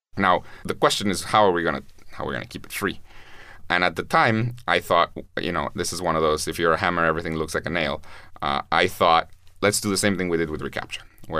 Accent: Guatemala; I'm from Guatemala, which is a very poor country.

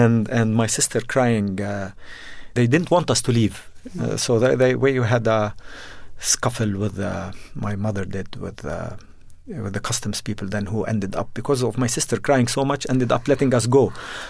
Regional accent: Jordan; also born or lived in Beirut, Lebanon; I'm Lebanese. I was born in Beirut, but grew up in Jordan. My family is there, and my roots are mostly there.

